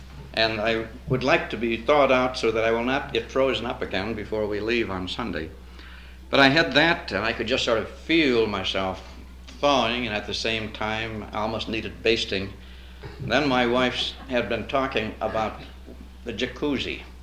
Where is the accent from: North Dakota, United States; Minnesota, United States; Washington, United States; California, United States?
North Dakota, United States; so I maintained I was from North Dakota, and we are one of those endangered species, so he'd have to be nice to me.